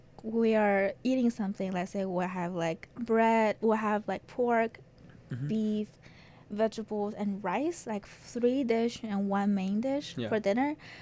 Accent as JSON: {"language": "English", "country": "China", "second_language": "English", "said": "I just graduated 2 weeks ago of my first master program in industrial engineering, and I am from China."}